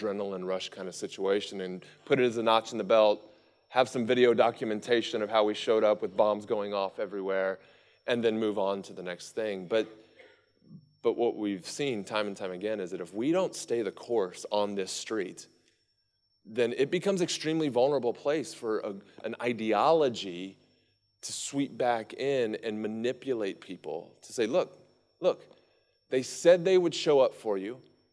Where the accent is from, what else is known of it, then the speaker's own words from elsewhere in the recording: United States; like, as an American, I don't know what the last decades upon decades upon decades of foreign policy have done